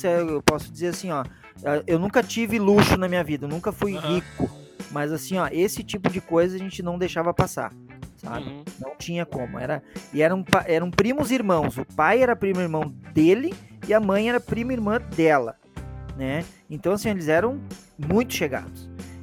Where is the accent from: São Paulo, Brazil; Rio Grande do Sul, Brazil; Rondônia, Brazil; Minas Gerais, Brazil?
Rio Grande do Sul, Brazil; Novo Hamburgo; Eu fui nascido e criado em Novo Hamburgo, bairro Guarani. 27 de fevereiro de 76, morei toda a 30 anos no Guarani